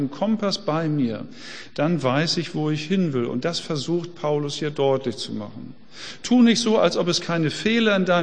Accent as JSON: {"language": "German", "region": "Hamburg", "country": "Germany", "said": "Wir müssen als Hamburger immer in Richtung Westen fahren, an die Nordsee."}